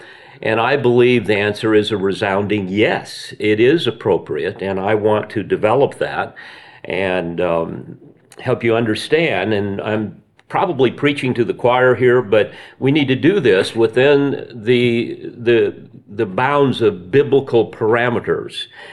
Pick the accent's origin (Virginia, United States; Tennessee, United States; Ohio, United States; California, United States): Tennessee, United States; Nashville; I'm from the Nashville, Tennessee area. I have a church in a kind of a rural suburb about 20 minutes out of Nashville.